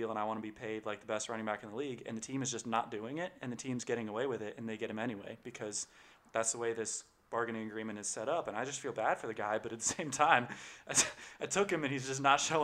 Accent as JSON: {"language": "English", "town": "Philadelphia", "region": "Pennsylvania", "country": "United States", "said": "I have Le'Veon Bell, and since we're from Philadelphia, I went with Prince of Bel-Air"}